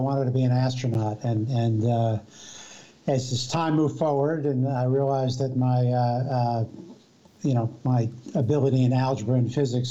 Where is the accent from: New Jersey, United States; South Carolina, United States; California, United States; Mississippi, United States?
New Jersey, United States; And I think, my family was probably in visiting from New Jersey. I grew up in New Jersey.